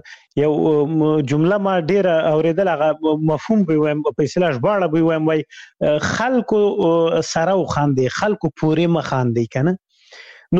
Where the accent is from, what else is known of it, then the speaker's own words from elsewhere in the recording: Khyber Pakhtunkhwa, Pakistan; ما ماشومتوب په شمشتو کې تیر کړی، شمشتو مهاجرینو کمپوس هغه دی